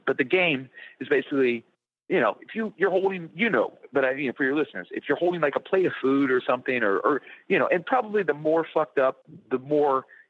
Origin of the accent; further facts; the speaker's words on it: Indiana, United States; it was all these really, really like off the wall places of like where I grew up in Indiana.